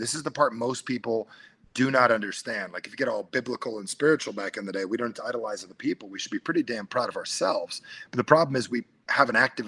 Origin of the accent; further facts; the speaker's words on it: New Jersey, United States; I'm from Jersey, so when we used to...